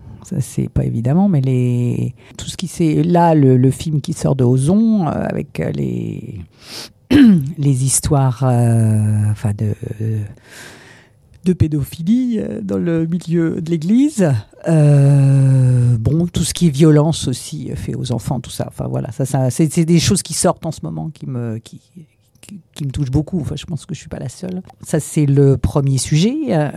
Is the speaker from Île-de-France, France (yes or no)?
yes; Paris, Île-de-France, France; dans Paris, parce que je suis parisienne et que j'adore la capitale.